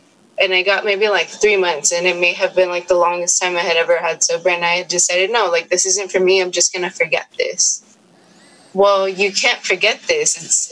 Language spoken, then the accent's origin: English; Los Angeles, California, United States; So, like I said earlier, I'm from Los Angeles.